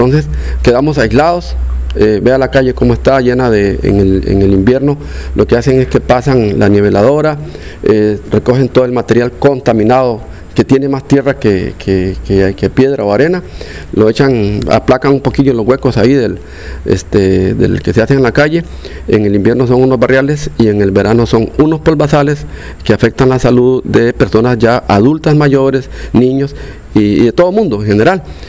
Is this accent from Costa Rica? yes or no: yes; Guatuso, Alajuela, Costa Rica; soy nativo de aquí, hijo de bisnieto del primer costarricense que vino a esta zona